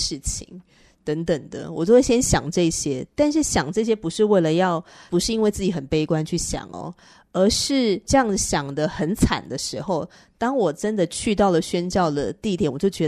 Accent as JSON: {"language": "Chinese", "region": "northern Taiwan", "country": "Taiwan", "said": "才怪呢，那我是彻头彻尾的北部人啊"}